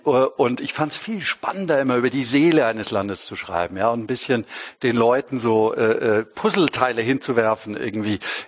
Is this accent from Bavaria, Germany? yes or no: yes; Bavaria, Germany; ich bin Süddeutscher, ich komme aus dem Allgäu, eigentlich näher an Zürich als an München